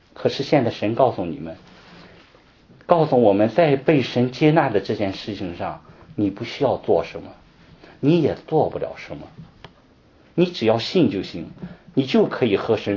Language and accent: Chinese; China; 那些不是犹太人的外邦人呢，比如我们中国人